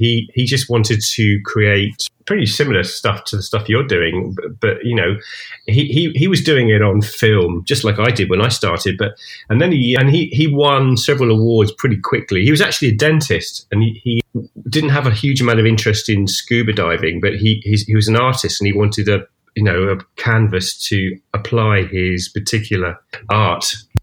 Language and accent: English; United Kingdom; being a Brit